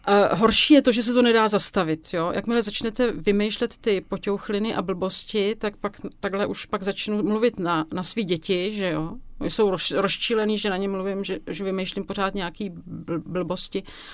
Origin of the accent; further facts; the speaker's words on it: Poděbrady, Central Bohemian Region, Czechia; now in Prague, Czech Republic; My jsme rodáci z Poděbrad